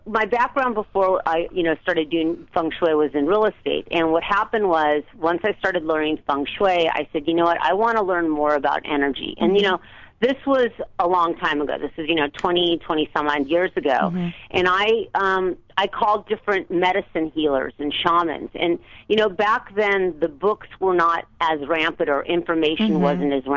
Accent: Manhattan Beach, California, United States; We grew up in California in the South Bay, Manhattan Beach, and we've been best friends since first grade.

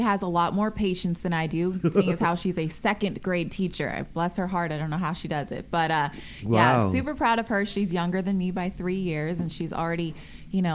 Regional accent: Portland, Oregon, United States; I grew up in Portland, so I've had my fair share of rain. Rained out at this point. I've lived places where there's snow.

